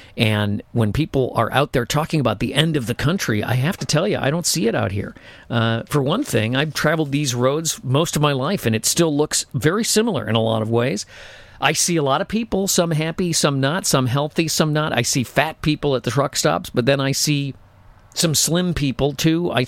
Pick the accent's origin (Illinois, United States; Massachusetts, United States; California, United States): California, United States; now in Nevada, United States; you know, I grew up in California. It's the most beautiful state in the world, but they're crazy these days. And I live in Nevada.